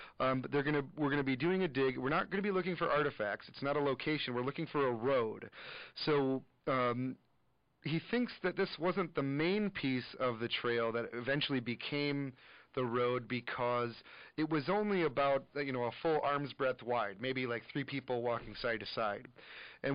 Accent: Kenosha, Wisconsin, United States; I grew up in Kenosha going to the big museums, going to Milwaukee Public Museum, going to the Field Museum

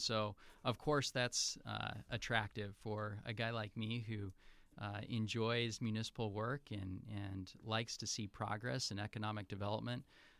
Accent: Appleton, Wisconsin, United States; I am actually originally from the Appleton area

